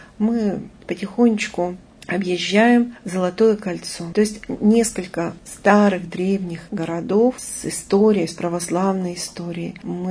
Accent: Yekaterinburg, Sverdlovsk Oblast, Russia; И начинаем тихонечко ему объяснять, что мы из Екатеринбурга

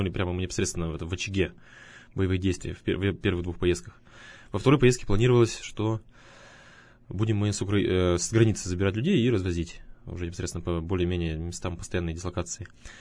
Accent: Yekaterinburg, Sverdlovsk Oblast, Russia; мы сами-то из Свердловска. Мы сказали, вот, да, мы россияне, так случилось. Да, мы сами из Свердловска.

